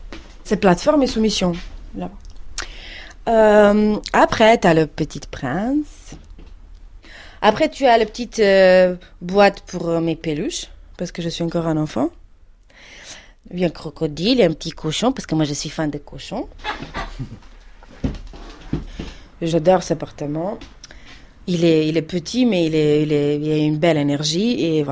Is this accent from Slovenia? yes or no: yes; Ljubljana, Central Slovenia, Slovenia; French is a second language; moved away as an adult; J'ai 28 ans. Je viens de Slovénie. Donc, je suis née à Ljubljana, d'une famille modeste et heureuse. Mes parents, ils ont une petite usine de vin. Ils sont viticulteurs.